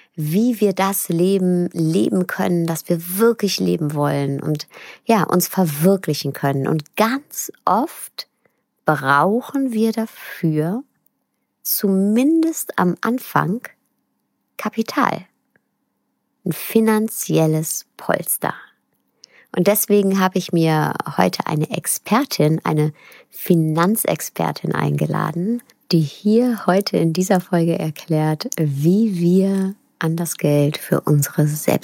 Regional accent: North Rhine-Westphalia, Germany; Sie ist wie ich ein Kind des Ruhrpotts

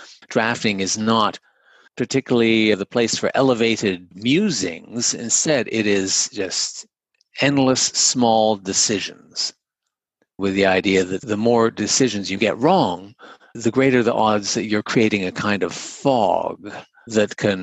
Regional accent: England, United Kingdom; I grew up in England, through college in England, going to law school

